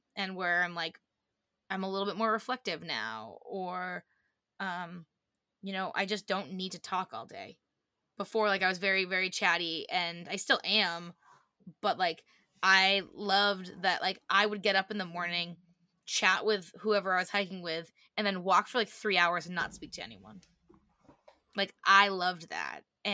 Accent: Massachusetts, United States; I grew up in Massachusetts, and I don't know if you're watching this on YouTube, you can see my face. It's very Irish looking. I'm half Irish, very proudly.

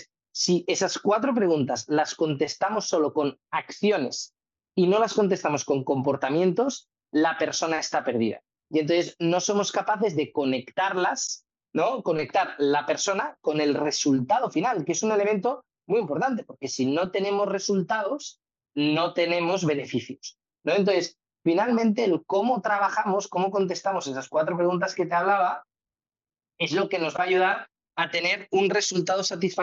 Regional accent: Barcelona, Catalonia, Spain; yo además que vengo de Barcelona y soy arquitecto

